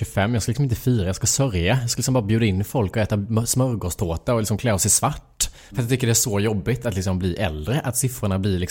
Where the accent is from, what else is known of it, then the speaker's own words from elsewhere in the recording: Lanna, Jönköping County, Sweden; jag växte upp inte i Värnamo, jag växte upp i Lanna, så det är en liten by utanför Värnamo som är så här, det bor 400 personer där.